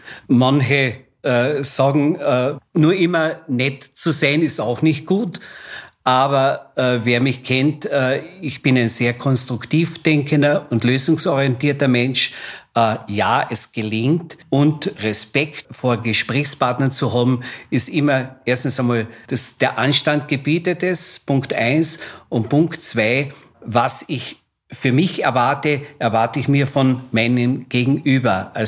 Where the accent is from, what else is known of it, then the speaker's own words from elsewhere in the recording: Austria; wie man auf gut Deutsch bei uns in Österreich sagt.